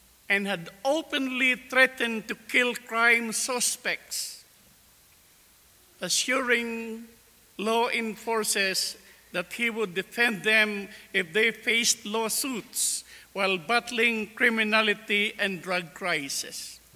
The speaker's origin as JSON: {"language": "English", "country": "Philippines", "lives_now": "Canada", "said": "Well, I came from the Philippines. I am still a Filipino by blood and a Canadian by choice."}